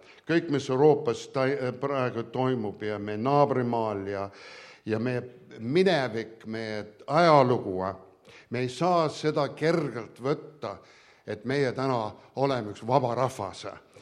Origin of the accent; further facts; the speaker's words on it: Eastern Canada, Canada; kuidas me tulime Harri Austraaliast, Allan idased Kesk-Kanadast, mina Ida-Kanadast, aga täpselt õigel ajal olime koos siin.